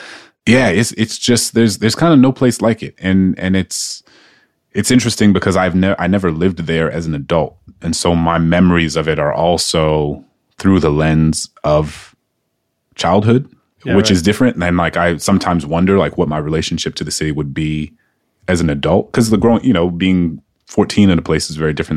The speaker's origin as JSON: {"language": "English", "town": "New Orleans", "region": "Louisiana", "country": "United States", "tie": "born or raised there", "said": "when I was born and raised in New Orleans"}